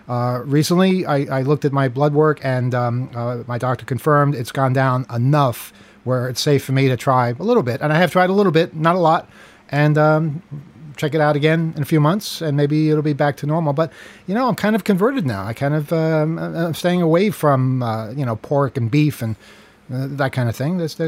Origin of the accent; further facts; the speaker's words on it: Queens, New York, United States; I remember when I grew up in Queens, they were inside.